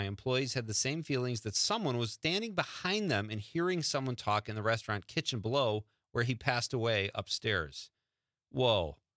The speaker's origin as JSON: {"language": "English", "town": "Marinette", "region": "Wisconsin", "country": "United States", "said": "I'm like, I'm from Marinette."}